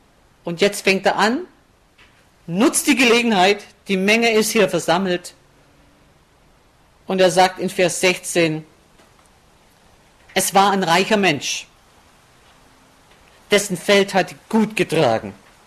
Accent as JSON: {"language": "German", "region": "Baden-Württemberg", "country": "Germany", "said": "dass ich so aufwachsen durfte, aber das ist natürlich ein Grund, warum ich dann auch so stolz bin auf meine Heimat. Ich fühle mich als Schwabe. Ich bin stolz drauf."}